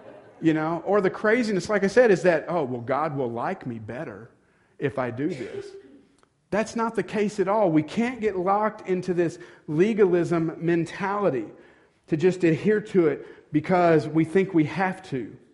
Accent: United States; Now, I realize as Americans, we hate that word. I have freedom. I'm American.

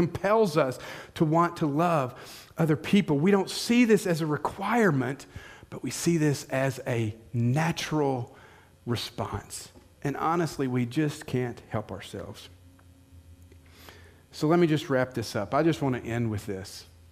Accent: the South, United States; You can tell I grew up in the South, right?

